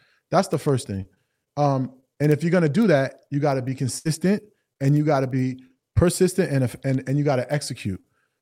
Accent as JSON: {"language": "English", "town": "Greenburgh", "region": "New York", "country": "United States", "tie": "born or raised there", "said": "I was born and raised in Greenberg, New York, the same town that Rashad and Troy was also raised at."}